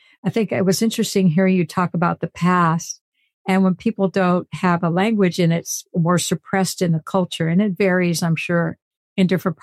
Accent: Hollister, California, United States; And they're buried right now in my hometown of Hollister, California.

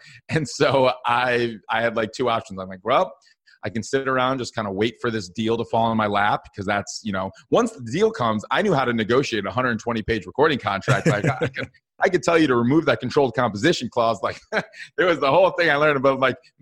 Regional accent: Madison, Wisconsin, United States; also born or lived in Minneapolis; Yeah, so I grew up in Madison, Wisconsin, but I actually moved to Minneapolis Music Hub, where … is from, for school.

